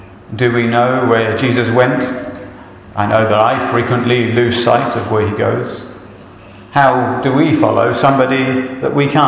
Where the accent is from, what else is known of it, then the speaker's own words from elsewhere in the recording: England, United Kingdom; now in New Zealand; I'm an Englishman.